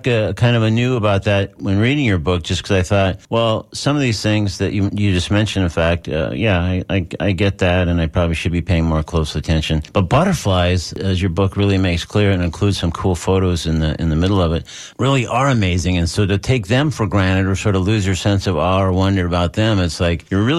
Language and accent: English; California, United States; now in Florida, United States; maybe it's partly growing up in California and now living in Florida, so butterflies are around a lot.